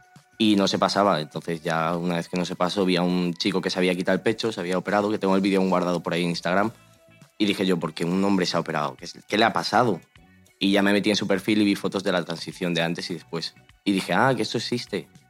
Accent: Torrejón de Ardoz, Community of Madrid, Spain; me seguía solo con la gente de Torrejón, que es de donde soy

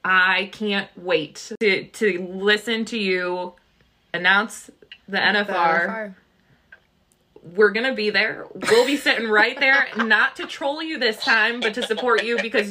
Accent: Iowa, United States; Doesn't even matter that we're from Iowa.

